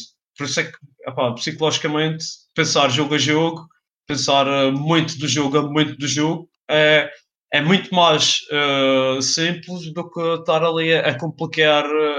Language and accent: Portuguese; Portugal; E como português, eu gostava que ele ficasse no.